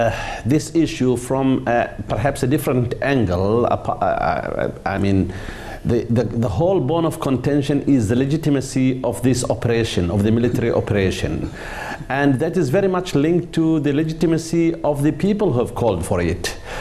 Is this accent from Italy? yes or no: no; Aden, Yemen; I come from Aden, you know, there were 100 people who were killed, innocent people who were just attacked by the rebels in the port of Tawahi in Aden 3 days ago.